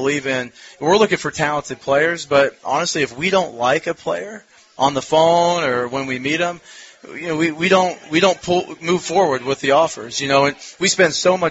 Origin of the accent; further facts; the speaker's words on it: Fort Madison, Iowa, United States; So, yeah, I'm from Fort Madison, Iowa, right there, Burlington, right on the Mississippi River.